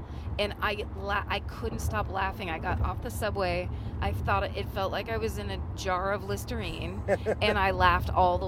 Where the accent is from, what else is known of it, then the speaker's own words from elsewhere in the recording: California, United States; maybe this is just because I'm from California, and so snow places look similar to me